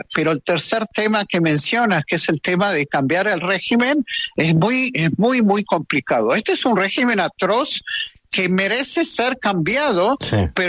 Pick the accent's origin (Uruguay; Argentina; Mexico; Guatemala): Argentina; moved away as an adult; lo digo como judío argentino, ¿no? Yo me mudé aquí hace 46 años